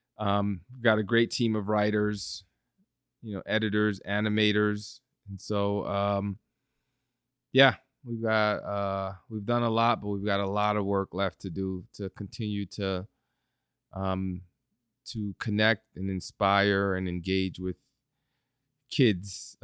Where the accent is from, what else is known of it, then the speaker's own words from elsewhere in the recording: Bronx, New York, United States; I love playing basketball. And so growing up in the Bronx, I played a lot of basketball, and basketball took me around the country.